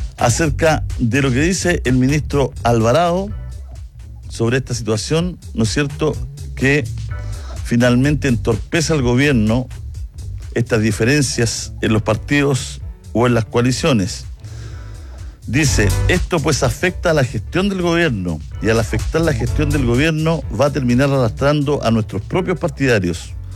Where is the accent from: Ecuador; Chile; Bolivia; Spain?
Chile; los únicos que perdemos siempre somos los chilenos.